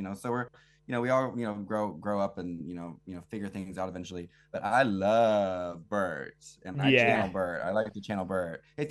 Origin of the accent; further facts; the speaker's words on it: Brooklyn, New York, United States; I'm from Brooklyn, so, you know, not a whole lot of change in terms of the shaving of the arms there.